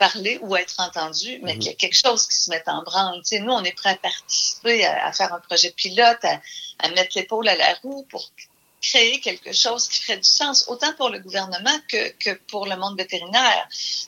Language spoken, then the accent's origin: French; Canada; On est tous des Canadiens qui allons à Saint-Kitts